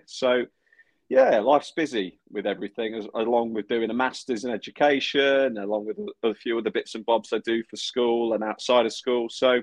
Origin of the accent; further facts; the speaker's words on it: Leicester, East Midlands, United Kingdom; now in Reading, United Kingdom; I'm 38 years old. I'm originally from Leicester.